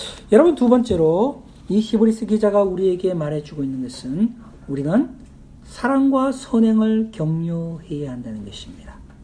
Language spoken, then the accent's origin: Korean; Gyeongsang, South Korea; 제가 경상도 사람이라서 무뚝뚝하긴 하지만